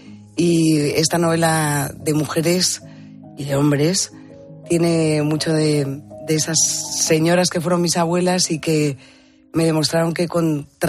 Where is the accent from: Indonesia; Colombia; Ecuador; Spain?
Spain; Galicia; also born or lived in Madrid; Yo soy madrileña, pero yo creo que la infancia es abrigo y la infancia es Galicia, con lo cual Galicia me abriga.